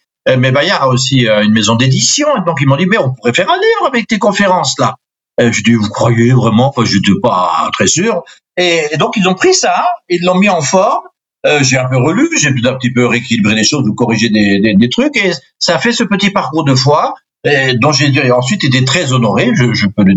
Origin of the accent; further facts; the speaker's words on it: Grand Est, France; first language Alsatian; French is a second language; now in Rome, Italy; La France commence à me manquer un petit peu, l'Alsace me manque, figurez-vous, et ma langue maternelle alsacienne, que je peux parler avec personne à Rome